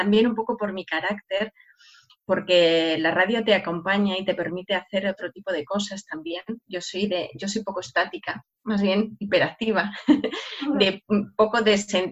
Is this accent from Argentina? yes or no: no; Tamames, Castile and León, Spain; Yo, bueno, que soy de pueblo, ya lo sabéis, soy de Tamames y he pasado allí toda mi infancia